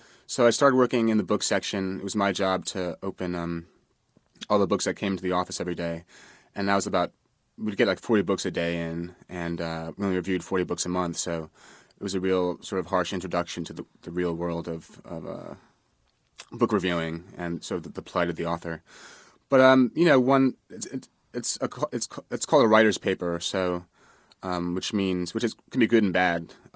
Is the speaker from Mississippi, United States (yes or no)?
no; Manhattan, New York, United States; I mean, I grew up in Manhattan